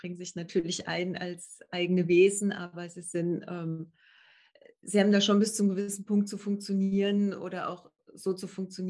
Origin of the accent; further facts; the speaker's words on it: Karlsruhe, Baden-Württemberg, Germany; aus Karlsruhe.